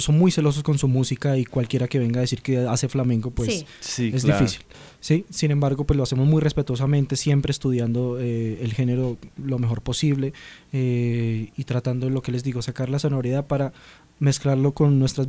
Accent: Colombia; somos pues colombianos

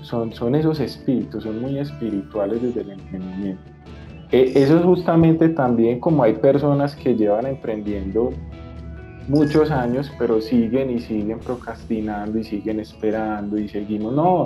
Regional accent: Colombia; como colombianos, efectivamente pues aprendamos también como a trabajar en equipo

